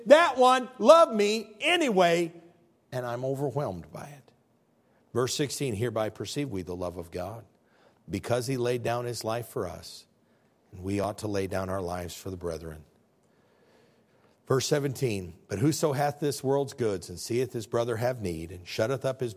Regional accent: United States; born there; Even better than that, I was born in America. I'm a Bears fan.

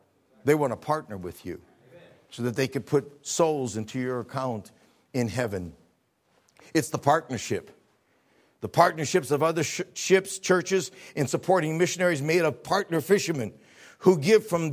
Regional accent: Baltimore, Maryland, United States; Oh, don't say that. I'm from Baltimore.

